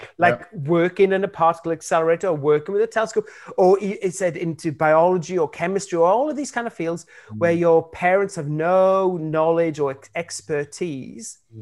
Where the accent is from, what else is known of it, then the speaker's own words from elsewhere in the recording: Wales, United Kingdom; I was born in Wales at the end of the 60s, 1969. I was raised in Wales in the 1970s.